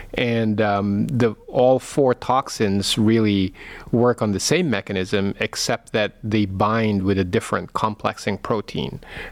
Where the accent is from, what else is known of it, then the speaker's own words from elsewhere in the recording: Philippines; English is a second language; now in United States; Yes, my accent might tell you. I'm born and raised Filipino. I did most of my, all of my postgraduate here in the United States.